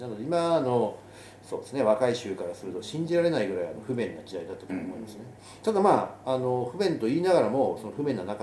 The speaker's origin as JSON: {"language": "Japanese", "region": "Kansai", "country": "Japan", "tie": "born or raised there", "moved": "as an adult", "lives_now": "Tokyo, Japan", "said": "まあ、あの大学までね、まあ、あの関西にいまして、で大学出て、あの逃げるように東京に来たっていうのが"}